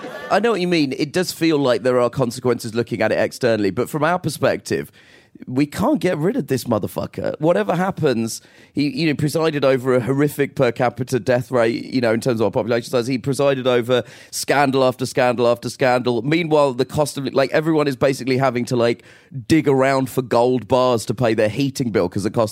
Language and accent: English; United Kingdom; I don't know if we can swear, but I'm from Britain.